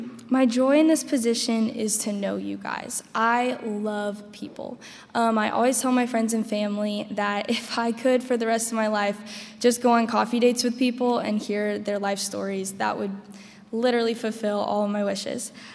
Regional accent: Wilmore, Kentucky, United States; also born or lived in Texas; I am legally obligated to say that I was born in Texas, but I was raised in Wilmore, Kentucky.

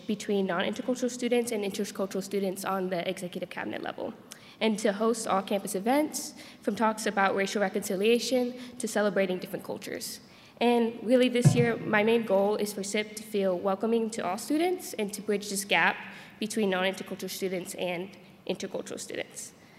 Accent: Kentucky, United States; Being half Asian growing up in Kentucky, I was able to relate to other U.S. minority students, but I wanted more.

